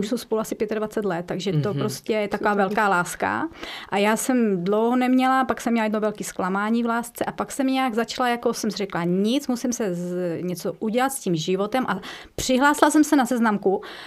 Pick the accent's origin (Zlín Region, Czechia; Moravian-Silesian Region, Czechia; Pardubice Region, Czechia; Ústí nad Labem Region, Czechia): Zlín Region, Czechia; Zlín; now in Prague, Czechia; oba dva jsme ze Zlína, to jsme vůbec netušili.